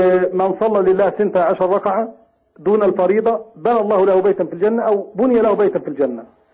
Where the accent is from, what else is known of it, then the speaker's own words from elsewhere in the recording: Egypt; أنا من مصر مش مليون